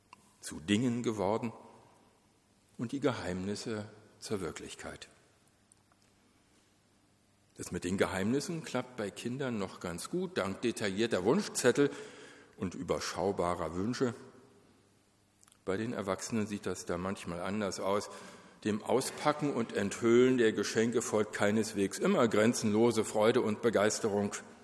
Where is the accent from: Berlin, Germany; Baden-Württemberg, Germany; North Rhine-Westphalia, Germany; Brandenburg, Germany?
Berlin, Germany; Wir sind ja beide aus Berlin und ich mit biografisch bedingter großer Affinität zu Ost-Berlin ausgestattet.